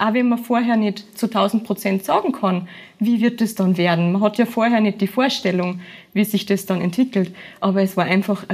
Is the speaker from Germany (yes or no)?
no; Upper Austria, Austria; born there; bin gebürtige Oberösterreicherin